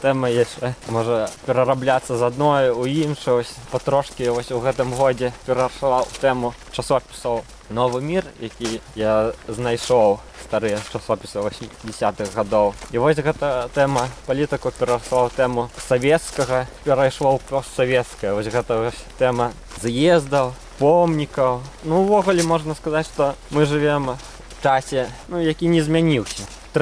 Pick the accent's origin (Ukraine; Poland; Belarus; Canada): Belarus; also born or lived in Moscow; Тоді тільки я зрозумів, хто я і відкуди я. Одразу так само зрозумів, що у мене є некий акцент, що я по-іншому розмовляю, по-іншому думаю. Ну тоді у мене такий національний вибух пройшов, що я тоді почав вельми так вивчити білоруською мову